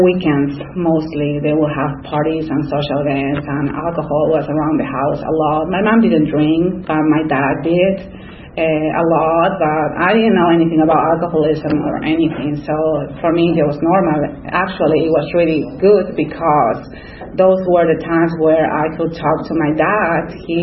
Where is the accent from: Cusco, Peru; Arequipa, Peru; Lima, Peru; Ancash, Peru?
Lima, Peru; first language Spanish; English is a second language; I have an accent, as you can say. I was born and raised in Lima, Peru, so I speak Spanish, too